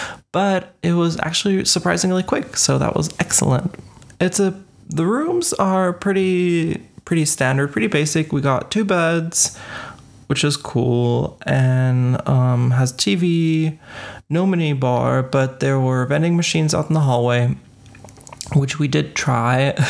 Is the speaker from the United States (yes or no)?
yes; United States; Growing up in the States, you know, you get to experience a lot of motels along the highways